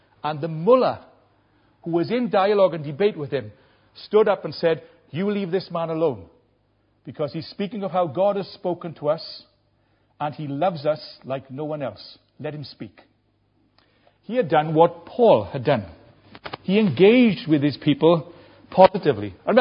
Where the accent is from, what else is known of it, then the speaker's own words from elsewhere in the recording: Merthyr Tydfil, Wales, United Kingdom; perhaps when I was growing up in Merthyr Tydfil